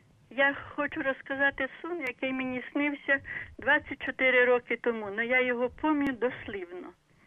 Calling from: Ternopil Oblast, Ukraine; Я з Тернопільщини

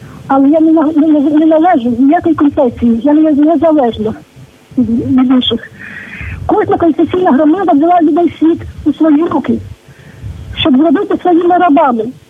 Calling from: Rivne, Rivne Oblast, Ukraine; Я з Рівного, баптистка.

